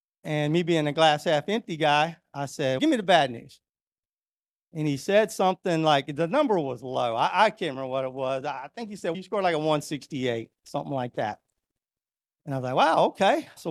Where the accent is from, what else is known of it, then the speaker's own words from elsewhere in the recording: Florida, United States; and knowing I was from Florida, we just had some things in common.